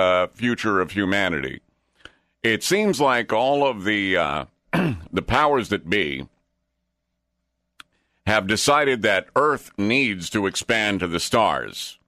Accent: Daytona, Florida, United States; moved away; also born or lived in Pennsylvania; because I grew up in Daytona, so I was always around the beach and outside running around as a kid. And then when I moved to Pennsylvania

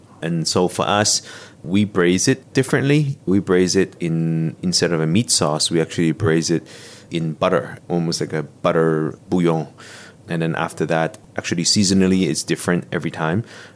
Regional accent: Hong Kong; I was born here in Hong Kong, raised in Chinese family.

